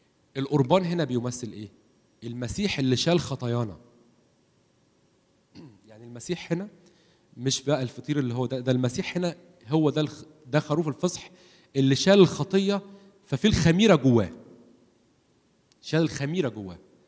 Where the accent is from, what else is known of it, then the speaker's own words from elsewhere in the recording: Egypt; واحنا بالذات ان احنا من مصر